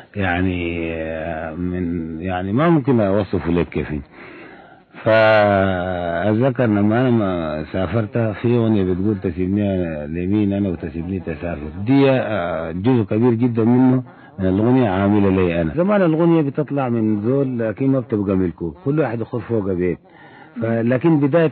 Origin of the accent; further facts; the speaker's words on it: Khartoum, Sudan; ولدنا في الخرطوم في مدينة الخرطوم أنا وهو في حي واحد. دخلنا كتاب الخرطوم سويا